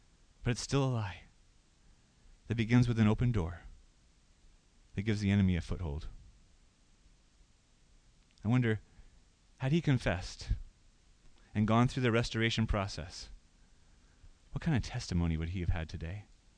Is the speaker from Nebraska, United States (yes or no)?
yes; Omaha, Nebraska, United States; At the Presbyterian church that I grew up in Omaha